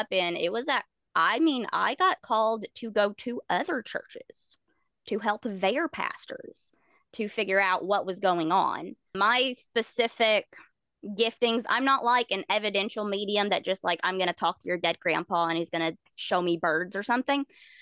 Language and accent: English; Bible Belt, United States; Oh yeah. I grew up in the Bible Belt. That's still a thing right now.